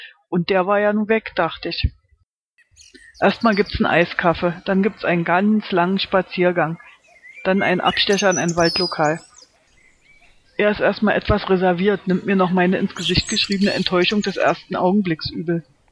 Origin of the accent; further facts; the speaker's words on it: Berlin, Germany; Wir sind beide in Berlin aufgewachsen, sogar in der richtigen Hälfte.